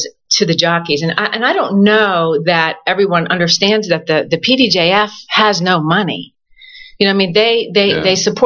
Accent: Wheeling, West Virginia, United States; Originally, I'm from West Virginia.

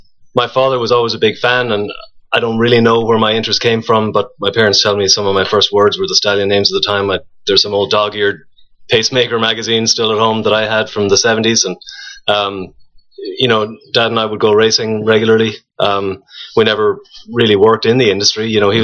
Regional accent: Galway, Connacht, Ireland; born there; I was born in Galway, which is a town on the west coast. It's just straight west from Dublin. It's about the fourth biggest city in Ireland, about 80,000 people.

